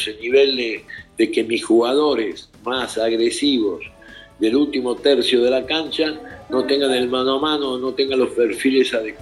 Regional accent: Argentina; now in Mexico; yo que soy de Argentina

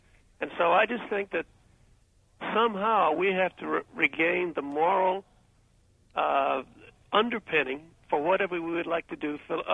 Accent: the South, United States; But basically, being a Southerner, and I suspect that that has a lot to do with it, I thought the principles that I grew up in the black church

